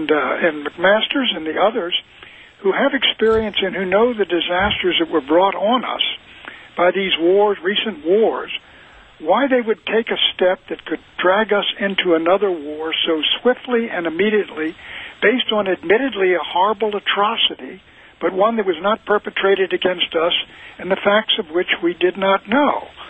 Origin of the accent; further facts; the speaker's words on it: Washington, District of Columbia, United States; I was outside the White House. I grew up in Washington.